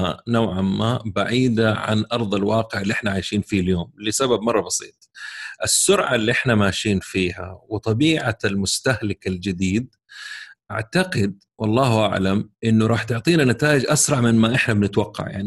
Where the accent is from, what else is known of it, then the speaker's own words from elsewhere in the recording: Saudi Arabia; إيه صار في تفكيك عندنا في السعودية